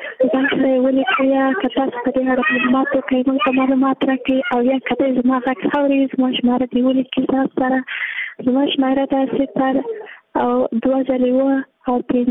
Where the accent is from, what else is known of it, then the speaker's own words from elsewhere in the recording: Jowzjan, Afghanistan; زه د جوزجان د ولایت یم